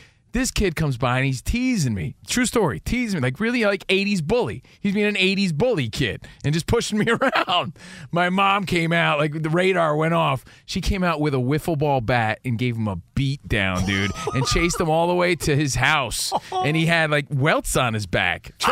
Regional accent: East Coast, United States; because, again, we're from the East Coast, you're from the West Coast

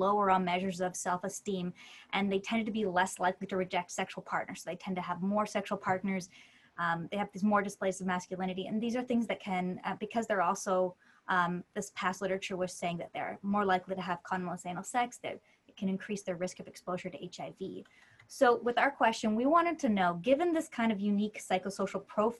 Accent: Canada; Then as a Canadian, I also wear a lot of plaid.

